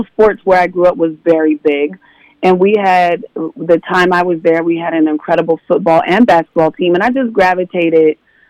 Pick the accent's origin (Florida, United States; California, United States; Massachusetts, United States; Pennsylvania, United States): Pennsylvania, United States; Pittsburgh; I'm from Pittsburgh. So I came out of my mother's vagina into a Steelers jersey, I think.